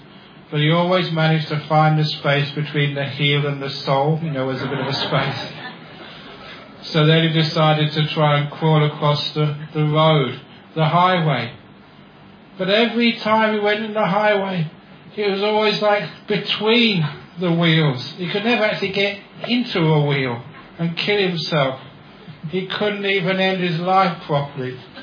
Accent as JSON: {"language": "English", "country": "Australia", "said": "Because now I'm an Australian monk, and Australian monks like to whistle."}